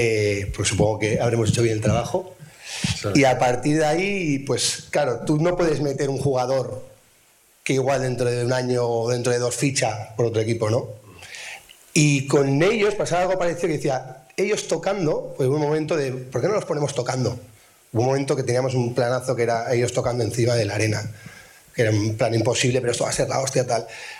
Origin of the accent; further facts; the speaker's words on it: Bilbao, Basque Country, Spain; es mítico, soy de Bilbao, y para mí eso es espectacular